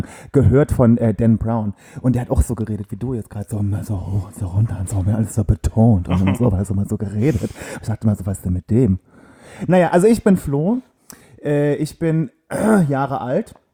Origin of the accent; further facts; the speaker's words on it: Saarlouis, Saarland, Germany; Nee, ich komme aus dem schönen Saarland.